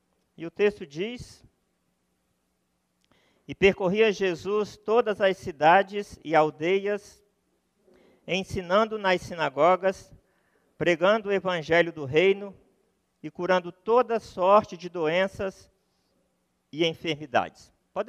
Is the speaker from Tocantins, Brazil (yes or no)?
yes; Tocantins, Brazil; now in Rio de Janeiro, Brazil; eu vim do Rio, onde eu moro, embora seja bem daqui de perto, do Tocantins, onde eu cresci, mas moro mais tempo no Rio do que eu gostaria, né?